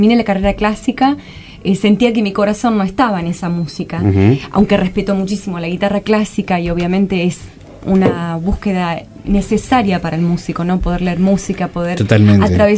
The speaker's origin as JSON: {"language": "Spanish", "town": "Chascomús", "region": "Buenos Aires Province", "country": "Argentina", "tie": "born there", "said": "No soy porteña, nací en la provincia de Buenos Aires. Sí, nací en Chascomús, que bueno, está a 150 kilómetros de la capital. Y es una ciudad bellísima, muy turística, porque claro, tiene una laguna"}